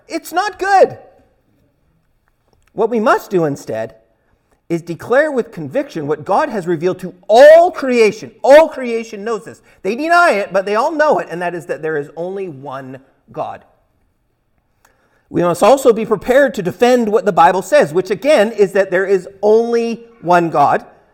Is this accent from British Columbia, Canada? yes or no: yes; Vancouver, British Columbia, Canada; moved away; I am from Vancouver, as most of you know, and when I came to Nova Scotia, I was surprised at how much less multicultural it is than Vancouver.